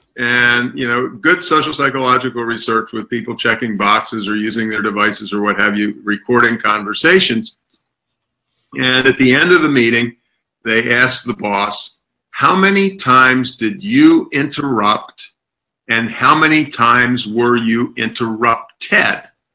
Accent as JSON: {"language": "English", "town": "Annapolis", "region": "Maryland", "country": "United States", "tie": "born or raised there", "said": "I grew up in Annapolis, Maryland, and in days when Annapolis was in the deep south"}